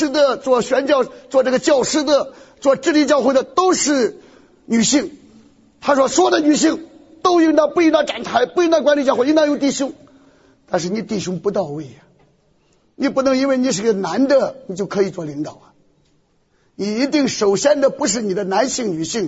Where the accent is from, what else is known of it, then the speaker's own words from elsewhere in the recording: China; 所以我们中国人啊，基督教在中国最可怕的就是这种狭隘性啊